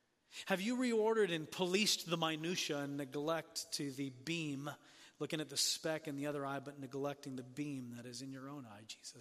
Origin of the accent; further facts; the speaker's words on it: Tanzania; moved away; I grew up in Tanzania, and I used to love sailing off the coast.